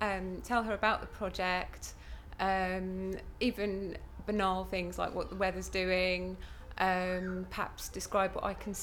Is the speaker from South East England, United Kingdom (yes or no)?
yes; Reigate, South East England, United Kingdom; I'm 37 years old, and I'm from Reigate in Surrey.